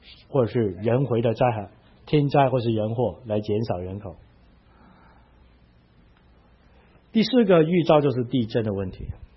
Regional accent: Hong Kong; 我从香港来的，我们那个时候就开始。

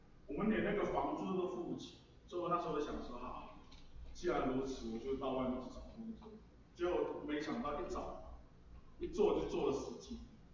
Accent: Singapore; 时候我24岁，大学刚刚毕业，我是新加坡人，我是新加坡华侨

